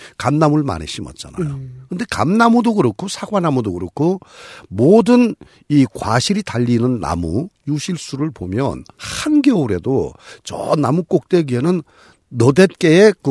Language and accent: Korean; Gyeongsan, North Gyeongsang, South Korea; 우리 저 제 고향인 경산에서 태어나신 분입니다.